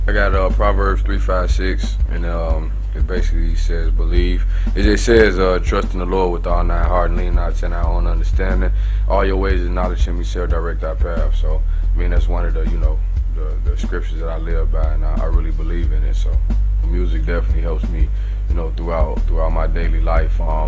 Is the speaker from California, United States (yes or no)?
no; Maywood, Illinois, United States; I grew up in Maywood, Illinois, 5 minutes outside the inner city of Chicago.